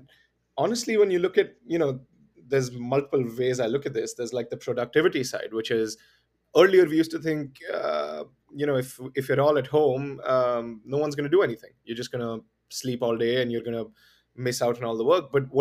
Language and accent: English; Delhi, India; I grew up in Delhi by and large. I mean, I've moved around a little bit, but, you know, all of my high school, middle school is all in Delhi.